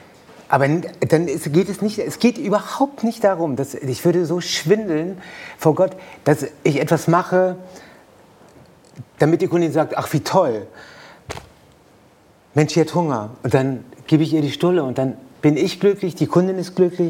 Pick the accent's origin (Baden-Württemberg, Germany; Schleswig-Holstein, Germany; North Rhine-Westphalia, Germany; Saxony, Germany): North Rhine-Westphalia, Germany; Mülheim an der Ruhr; Und dann auch, ich komme aus dem Ruhrpott, da sagt man ja auch, der Uschi ihr Bütchen. Mhm. Und ich komme aus Mühlheim an der Ruhr.